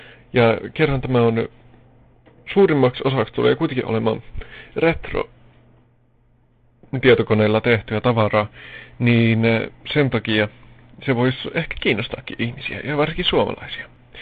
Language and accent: Finnish; Gothenburg, Västra Götaland, Sweden; born there; Mä oon kuitenkin ruotsin suomalainen. Ja oon syntynyt täällä Göteborgissa 82, elikkä mä oon vasta 24.